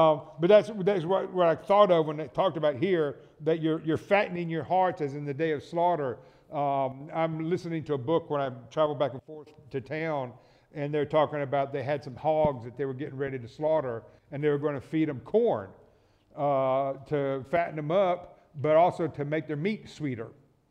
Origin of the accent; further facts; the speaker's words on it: Florida, United States; Growing up in Florida, Northwest Florida, there wasn't a lot of fields. It was all woods.